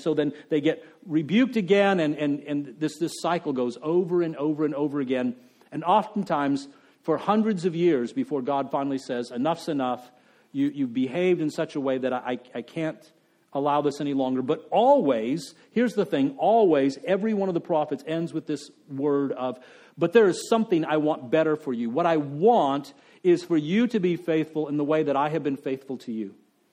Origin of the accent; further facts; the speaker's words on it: El Paso, Texas, United States; Some of you know I grew up in El Paso, Texas.